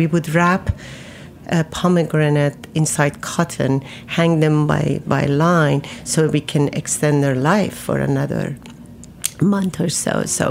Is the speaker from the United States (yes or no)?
no; Isfahan, Iran; I grew up in Isfahan, which is a center of Iran, yeah.